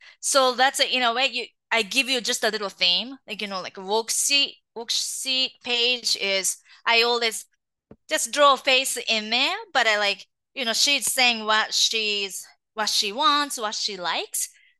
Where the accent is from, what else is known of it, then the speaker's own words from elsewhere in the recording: Japan; That's how I grew up in Japan. You know, that's the way it is over there.